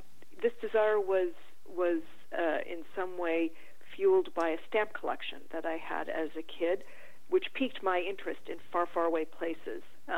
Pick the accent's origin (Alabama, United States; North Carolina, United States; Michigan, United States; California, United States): Michigan, United States; Detroit; I grew up in Detroit, and the motto on the Indiana license plates back then was Wander, which I took as excellent advice for anyone raised in the region: grow up and leave.